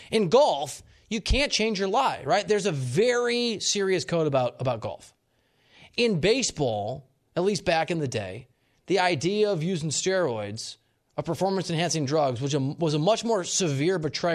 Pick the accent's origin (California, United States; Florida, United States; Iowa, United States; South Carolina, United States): Iowa, United States; Dubuque; I'm from Dubuque, Iowa, in the Chicago suburbs.